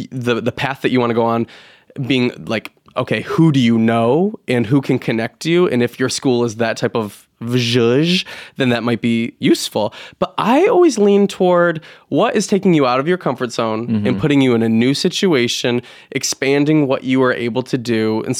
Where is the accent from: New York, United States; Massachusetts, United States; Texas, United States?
New York, United States; I'm from New York, so of course it's got its own little way of being intriguing